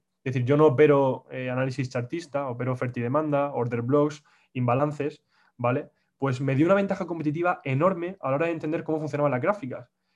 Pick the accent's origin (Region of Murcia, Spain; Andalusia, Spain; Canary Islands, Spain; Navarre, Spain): Region of Murcia, Spain; Murcia; now in Madrid, Spain; yo soy un chico de Murcia que vive actualmente en Madrid